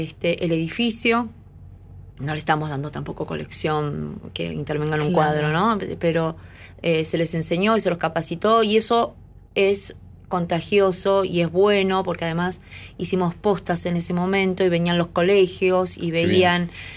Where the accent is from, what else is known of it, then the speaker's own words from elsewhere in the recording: Hurlingham, Buenos Aires Province, Argentina; Yo soy de Hurlingham.